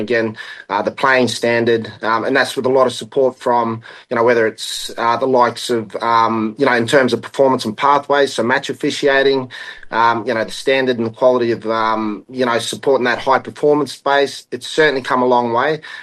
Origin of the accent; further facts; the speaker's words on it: Lae, Morobe, Papua New Guinea; also born or lived in Charters Towers, Australia; So I was born up here in Alatau, not originally where I'm from, but as I said, I'm from Lae, and then obviously grew up most of my life in Lae